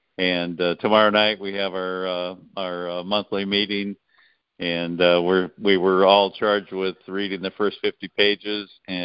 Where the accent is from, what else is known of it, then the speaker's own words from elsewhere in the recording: Iowa, United States; Yeah, I'm from Iowa, and we're just in the process of going through developing a committee of safety.